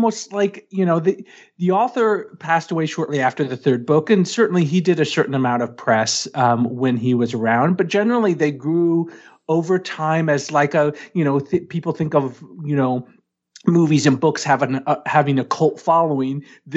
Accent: Missouri, United States; also born or lived in St. Louis; And I'm from Missouri. I'm just from Southwest Missouri, but down by Springfield.

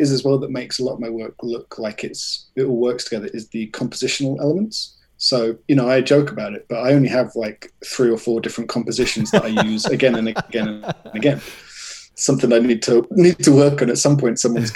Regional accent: Watford, East of England, United Kingdom; born or raised there; also born or lived in Brighton

